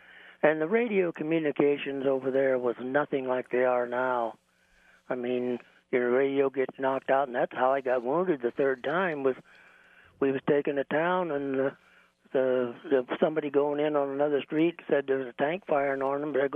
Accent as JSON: {"language": "English", "region": "Iowa", "country": "United States", "said": "I'm from Iowa, and I've been through winters"}